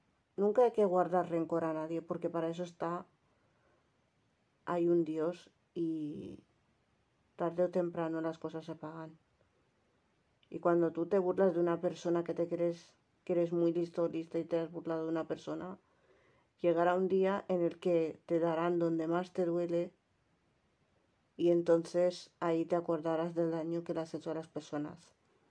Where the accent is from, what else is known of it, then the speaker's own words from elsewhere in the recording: Tangier, Tanger-Tetouan-Al Hoceima, Morocco; now in Spain; Es decir, que yo soy de Tánger, ¿no?